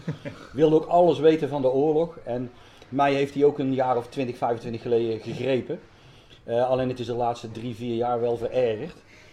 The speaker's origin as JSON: {"language": "Dutch", "town": "Roosendaal", "region": "North Brabant", "country": "Netherlands", "tie": "born or raised there", "said": "Ook ik ben geboren in Roosendaal. Ook opgegroeid in Roosendaal. Woon al wel een aantal jaren nu niet meer in Roosendaal."}